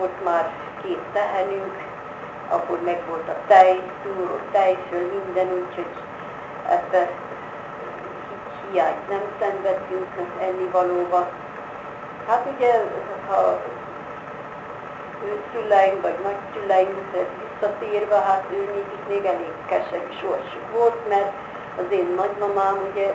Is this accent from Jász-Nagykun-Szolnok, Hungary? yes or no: no; Szakadát, Tolna, Hungary; Minä hát születtem 1929-én szakadáton, úgyhogy ott laktunk hátul a Kossuth utcába